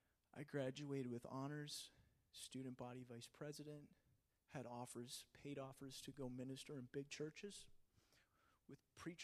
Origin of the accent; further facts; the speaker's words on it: Minnesota, United States; I'm at a birthday party at a park in the little rural community I grew up in Minnesota.